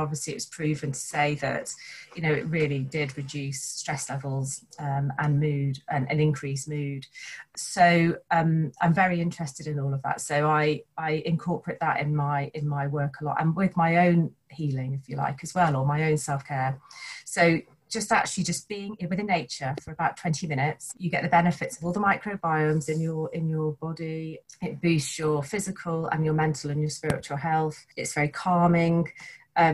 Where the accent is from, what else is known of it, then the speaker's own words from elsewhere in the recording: West Midlands, United Kingdom; I grew up in Staffordshire, always outdoors as a youngster.